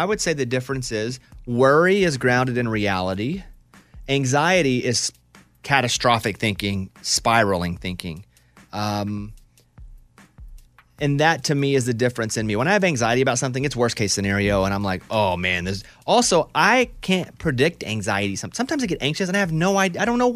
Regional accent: Arkansas, United States; Now, me growing up in Arkansas

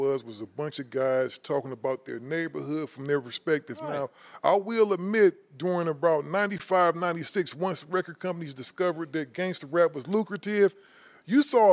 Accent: Cleveland, Ohio, United States; You remember, you know, growing up in Cleveland, before I left, I saw crack starting to come in, right?

